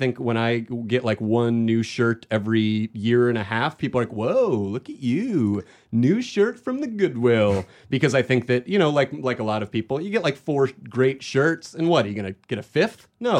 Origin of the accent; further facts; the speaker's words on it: Arizona, United States; I'm from Arizona originally.